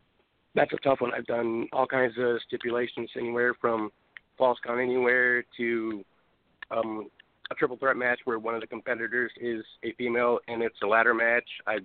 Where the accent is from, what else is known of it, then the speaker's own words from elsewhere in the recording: Michigan, United States; I'm in Wisconsin now, but I'm originally from the Michigan area